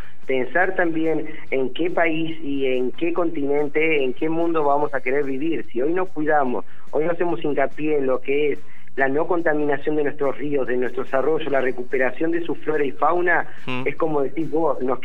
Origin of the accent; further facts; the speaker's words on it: Argentina; Pero todos como argentinos debemos hoy más que nunca comprometernos